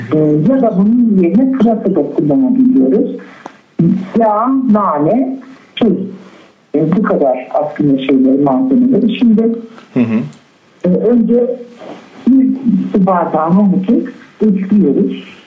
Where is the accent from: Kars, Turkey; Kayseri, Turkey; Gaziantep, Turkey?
Gaziantep, Turkey; Ben 55 yaşındayım. Gaziantep'liyim.